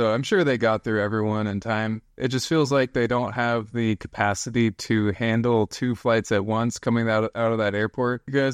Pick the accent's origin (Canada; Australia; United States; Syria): United States; West Coast; And like I said, I'm from the West Coast, so this is my first time to Miami.